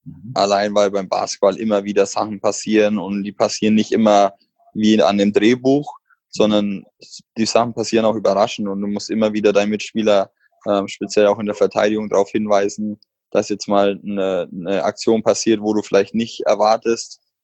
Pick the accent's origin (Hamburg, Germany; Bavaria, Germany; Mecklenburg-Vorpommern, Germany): Bavaria, Germany; Bamberg; wie ich vorhin erzählt habe, ich komme aus Bamberg